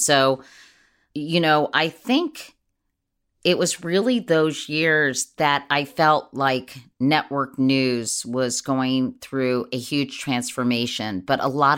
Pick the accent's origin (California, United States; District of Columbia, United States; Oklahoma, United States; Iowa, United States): District of Columbia, United States; Washington; In my case, it was WMAL growing up in Washington, D.C., or at least in the D.C. area.